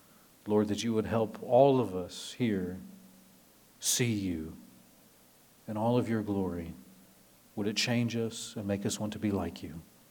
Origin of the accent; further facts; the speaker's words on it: Nebraska, United States; I grew up in Nebraska, which means I don't know anything about the water.